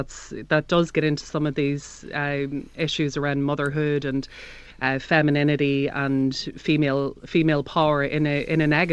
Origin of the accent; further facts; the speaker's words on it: Northern Ireland, United Kingdom; Well, I'm Northern Irish, so technically.